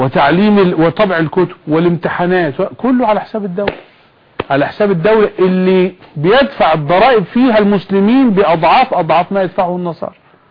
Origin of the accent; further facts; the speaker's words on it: Egypt; يعني عندنا في مصر